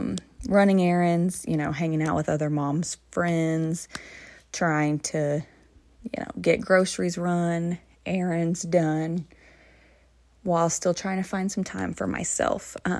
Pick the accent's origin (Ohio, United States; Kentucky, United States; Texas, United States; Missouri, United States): Kentucky, United States; Louisville; now in LaGrange, United States; I am a stay-at-home mom. I am from Louisville, Kentucky, and currently reside in a smaller town right outside of Louisville called LaGrange.